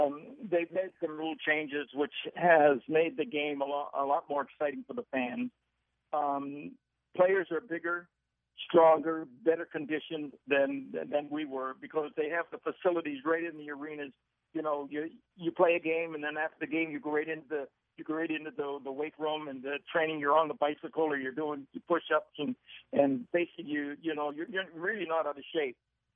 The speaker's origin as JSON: {"language": "English", "town": "Fredericton", "region": "New Brunswick", "country": "Canada", "tie": "born or raised there", "said": "In another 3 hours, I arrive in my hometown. When I stepped off the bus in Fredericton, I said … forget about baseball."}